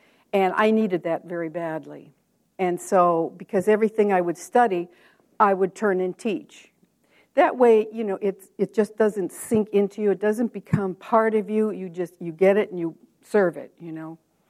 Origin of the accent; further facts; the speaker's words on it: United States; with my heart being an American living in this country.